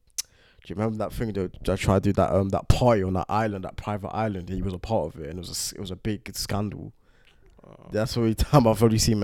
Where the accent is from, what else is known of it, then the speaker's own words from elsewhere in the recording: United Kingdom; I'm British, so we say … over here